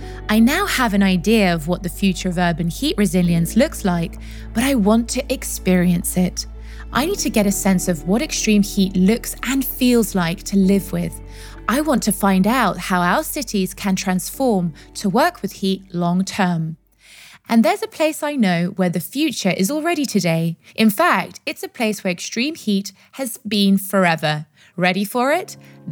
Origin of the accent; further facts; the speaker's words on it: United Kingdom; Don't worry, I'm a Brit. I can handle greasy.